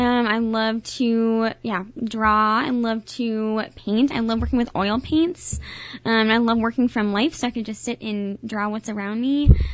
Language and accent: English; Elk River, Minnesota, United States; Yes, I'm actually from Minnesota. I grew up northwest of the Twin Cities in a smaller town, kind of right out of the suburbs called Elk River, Minnesota.